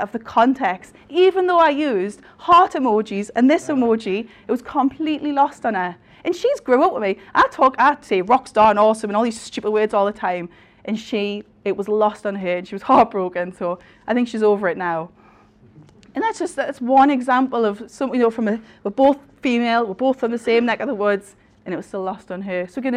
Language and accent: English; North East England, United Kingdom; We all say things, I'm a Geordie, they say things differently.